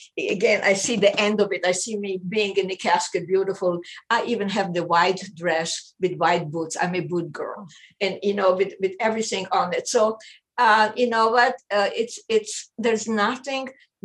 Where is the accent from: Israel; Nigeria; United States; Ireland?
Israel; I grew up in Israel for 9 years.